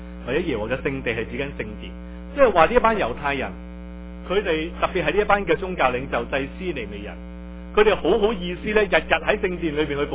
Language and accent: Cantonese; China; 我哋系中国人